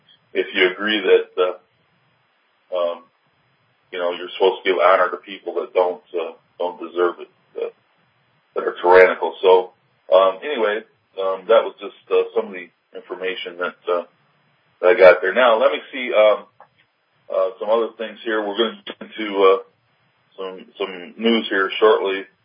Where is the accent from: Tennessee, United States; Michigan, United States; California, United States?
Michigan, United States; Detroit; moved away as an adult; now in North Carolina, United States; I'm originally from Detroit, grew up there, was born and raised there. A couple years ago, I moved down here to North Carolina.